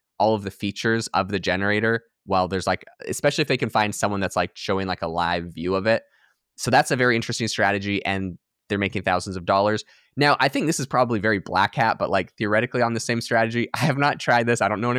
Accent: Canada; growing up in Canada

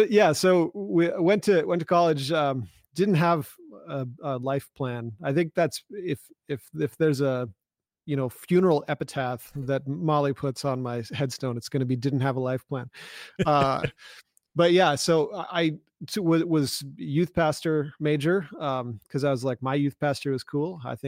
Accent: Duluth, Minnesota, United States; So, well, I'm from Duluth, Minnesota, proud Minnesotan, and, yep.

